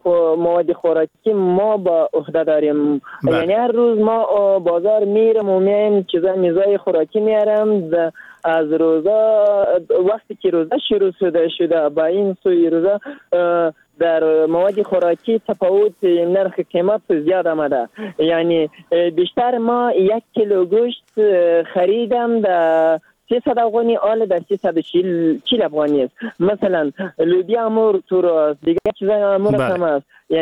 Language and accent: Persian; Zabul, Afghanistan; ما در اینجا در ولایت ما از زابل هستم.